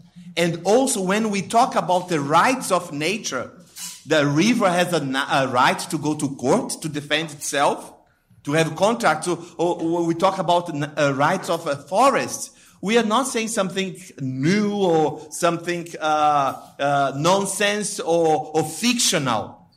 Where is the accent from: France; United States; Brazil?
Brazil; Well, I am from Brazil. I'm from an indigenous tribe called Krenak.